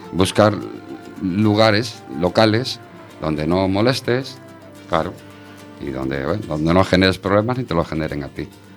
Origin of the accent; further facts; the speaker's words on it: Madrid, Community of Madrid, Spain; pues yo me crié en Madrid. Y en los años en los que yo me crié estaba de moda estar en un grupo metido siempre.